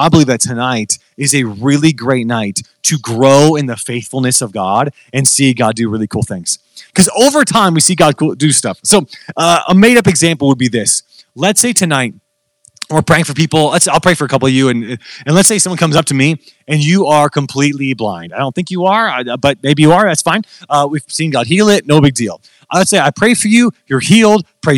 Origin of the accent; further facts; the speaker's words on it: Midland, Michigan, United States; now in Midland, Texas, United States; So I was born and raised in Midland, Michigan. And actually, that's really funny. I was born and raised in Midland, Michigan. And I'm now in Midland, Texas, which is very fun.